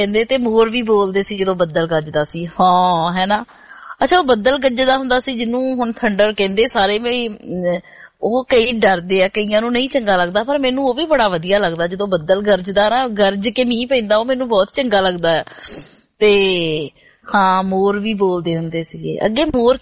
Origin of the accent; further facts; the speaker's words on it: Punjab, India; ਮੈਂ ਦੁਆਬੇ ਤੋਂ ਹਾਂ ਔਰ ਉਹ ਦੁਆਬਾ ਜਿਹੜਾ ਹੁਸ਼ਿਆਰਪੁਰ ਵਾਲੀ ਸਾਈਡ ਆ